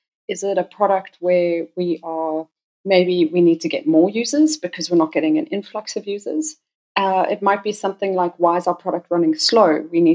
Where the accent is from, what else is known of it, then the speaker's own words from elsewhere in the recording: South Africa; Thanks for having me. I'm originally from South Africa, hence the weird accent